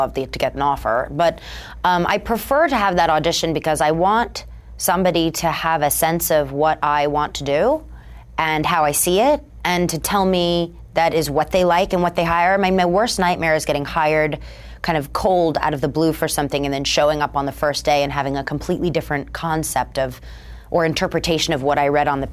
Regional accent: New York, United States; I'm from New York. She's from Chicago. I didn't grow up in poverty.

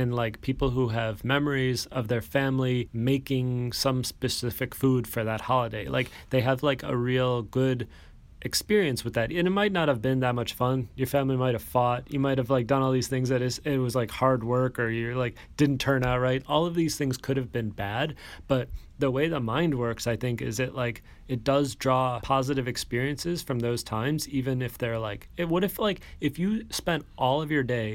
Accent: Midwest, United States; I mean, I'm from the Midwest, and I know that a lot of this technology stuff is totally unexciting

